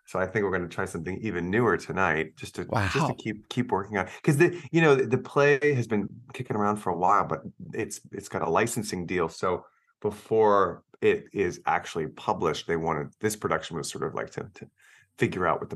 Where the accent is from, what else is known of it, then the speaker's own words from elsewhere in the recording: Plano, Texas, United States; because I'm from Plano outside